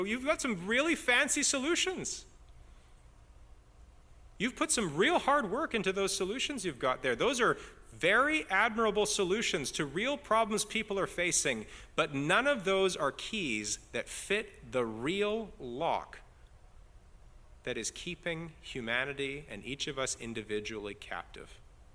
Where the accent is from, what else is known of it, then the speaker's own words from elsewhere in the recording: Canada; Now, I'm Canadian.